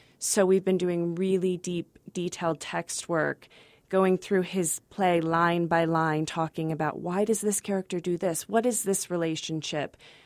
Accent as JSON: {"language": "English", "region": "Midwest", "country": "United States", "said": "It's not like, you know, I'm from the Midwest. People say Midwesterners are nice too, but it's a different nice."}